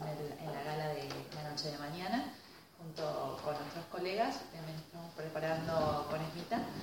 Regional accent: Buenos Aires, Argentina; también soy de Buenos Aires

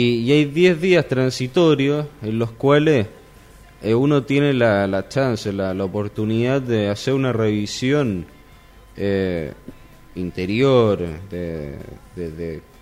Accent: Santiago, Santiago Metropolitan Region, Chile; moved away as an adult; now in Buenos Aires, Argentina; yo soy de Santiago de Chile, yo soy chileno. Uh-huh. De ahí me fui a estudiar a Buenos Aires y ahora en este momento estoy trabajando, pero no de forma permanente acá en Posadas, sino que yo en realidad vivo en Buenos Aires

